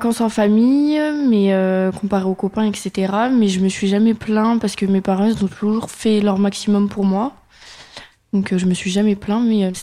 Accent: Auxerre, Bourgogne-Franche-Comté, France; J'ai grandi vers Paris, sur Auxerre, dans le 89 000, dans Lyon.

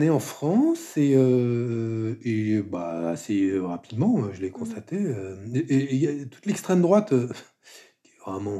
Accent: Senegal; J'ai grandi mon adolescence au Sénégal, dans un univers très, très cosmopolite.

